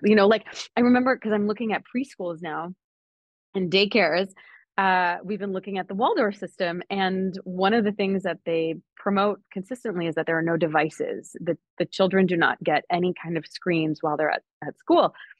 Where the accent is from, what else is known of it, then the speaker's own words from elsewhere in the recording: Canada; I am Canadian